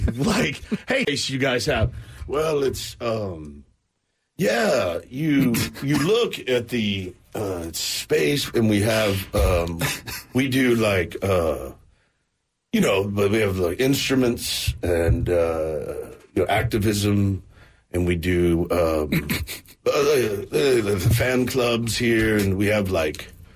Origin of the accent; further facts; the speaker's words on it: Texas, United States; And I am from Texas. And he is a Texas treasure.